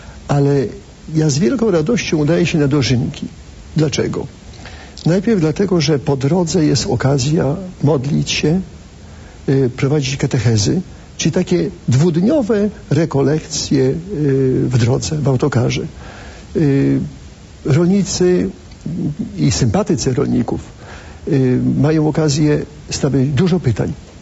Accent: Pomeranian Voivodeship, Poland; also born or lived in Kuyavia; Ja pochodzę ze wsi. Cała rodzina ze strony taty i mamy to rolnicy. Z Kujaw, potem na Żuławę rodzice się przeprowadzili.

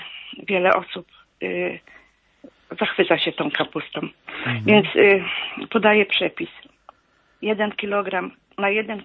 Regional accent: Gryfino, West Pomeranian Voivodeship, Poland; Ja z Gryfina koło Szczecina.

